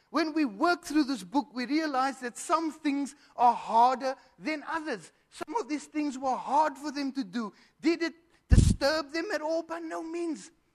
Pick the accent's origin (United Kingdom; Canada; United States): United Kingdom; England; And when I went to go fetch those things, and yet I'm English.